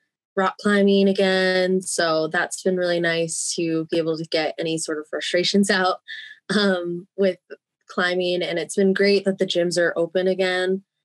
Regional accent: Fort Collins, Colorado, United States; But originally, I'm from Colorado and I grew up in Fort Collins, and actually growing up, I didn't really go hiking or camping very often.

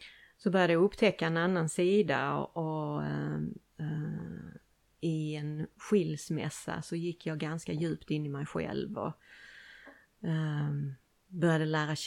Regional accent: Limhamn, Skåne, Sweden; Jag är uppväxt på Limhamn faktiskt.

